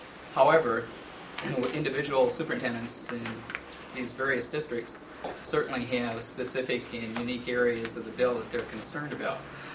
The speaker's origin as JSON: {"language": "English", "town": "Galena", "region": "Alaska", "country": "United States", "said": "I'm from Galena, Alaska."}